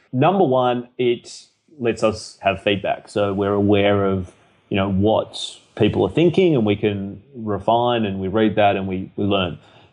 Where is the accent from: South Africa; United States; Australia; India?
Australia; How do they know I'm from Australia?